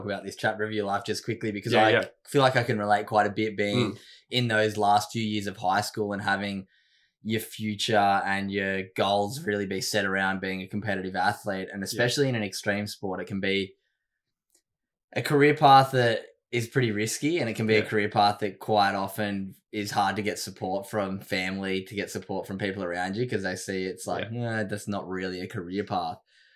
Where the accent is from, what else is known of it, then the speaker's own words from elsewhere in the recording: Sydney, New South Wales, Australia; now in Gold Coast, Australia; I grew up in Sydney and I always knew how beautiful the Gold Coast was, but I just didn't think it was the right fit for me. And now that I've been here for a couple of years, I'm like, I don't think I'll ever move back.